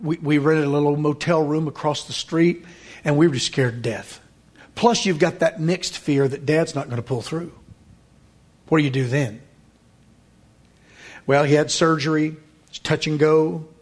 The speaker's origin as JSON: {"language": "English", "town": "Van Buren", "region": "Arkansas", "country": "United States", "tie": "born or raised there", "said": "growing up in Van Buren, Arkansas, that's one of the biggest towns I'd ever been in. Fort Smith was a metropolis."}